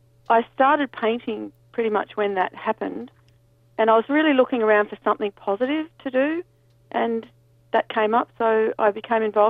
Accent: Sydney, New South Wales, Australia; born there; I was born in Sydney.

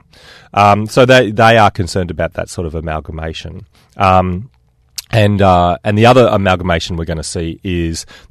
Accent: Australia; The biggest problem Australia has is that we speak English. Right. If we didn't speak English, if we spoke Australian, right, this weird Australian language, then we'd have to produce more content.

